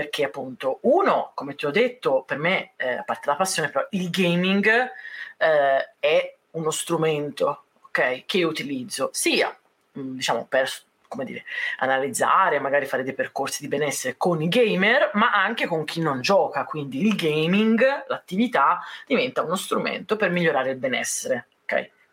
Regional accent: Tuscany, Italy; sono toscana, insomma, i toscani

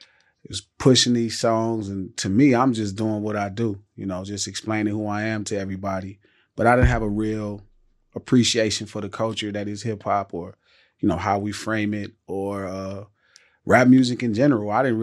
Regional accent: Los Angeles, California, United States; Like 117th Street. So 117th Street, right across the street from the Imperial Courts.

